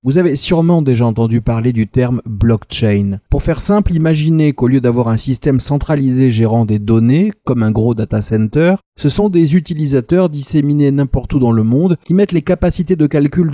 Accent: Bordeaux, Nouvelle-Aquitaine, France; born there; basée dans ma ville natale de Bordeaux

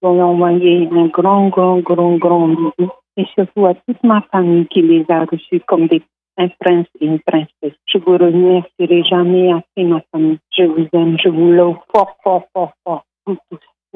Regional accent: New Caledonia; Je suis de Nouvelle-Calédonie

